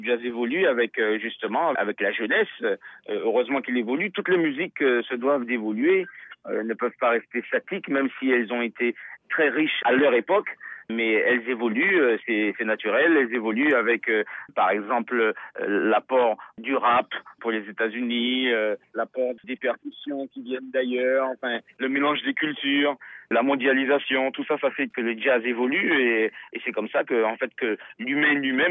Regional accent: Martinique; je viens de la Martinique, des Caraïbes

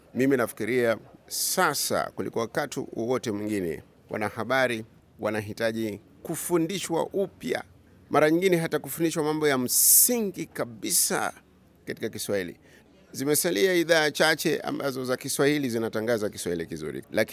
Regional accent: Kenya; born there; mimi sikuzaliwa Uswahilini. Nimezaliwa Kenya bara

